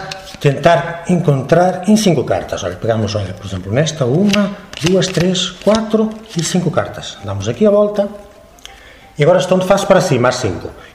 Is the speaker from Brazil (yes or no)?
no; Barcelos, Norte, Portugal; now in Pontevedra, Spain; sempre procuro dizer de onde venho, de onde sou, as minhas raízes, porque jamais me avergonharia disso.